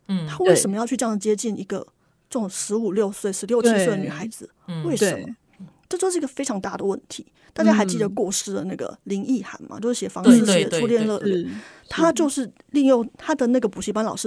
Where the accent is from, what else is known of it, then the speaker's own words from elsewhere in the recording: Taiwan; 因为我们台湾人的平均第一次结婚年龄31岁耶